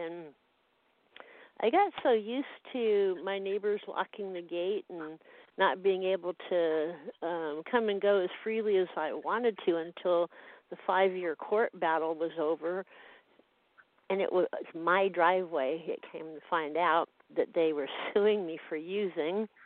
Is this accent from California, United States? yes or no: yes; Glendale, California, United States; I grew up in Glendale, and you know I worked in Hollywood at the cafe for many years.